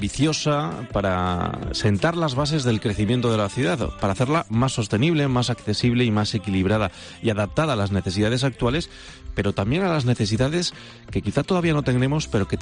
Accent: Guadalajara, Castilla-La Mancha, Spain; Estamos en la influencia de Madrid, somos castellanos, con identidad propia.

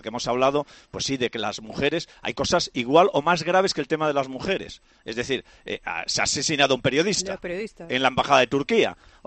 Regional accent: Spain; como ciudadano español

